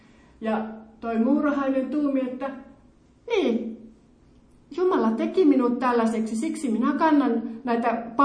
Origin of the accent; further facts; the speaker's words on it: Joensuu, North Karelia, Finland; now in Tampere, Finland; minä olen Tampereella tällä hetkellä. Minähän olen syntynyt ja kasvanut Joensuussa ja olen saanut olla siellä seurakunnan työntekijänä jo useamman vuoden.